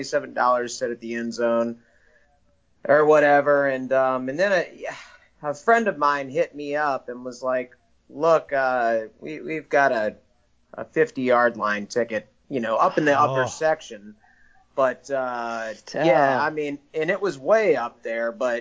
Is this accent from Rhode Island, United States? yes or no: no; Annapolis, Maryland, United States; it was like my hometown pride, like, built up so much more, especially, like, my hometown of Annapolis, Maryland.